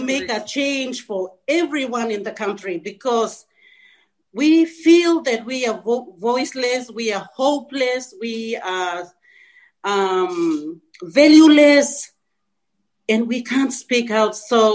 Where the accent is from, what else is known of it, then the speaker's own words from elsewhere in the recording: Port Moresby, National Capital District, Papua New Guinea; I was born in the village, but when I was a little girl, I was raised in Port Moresby, the capital city of Papua New Guinea.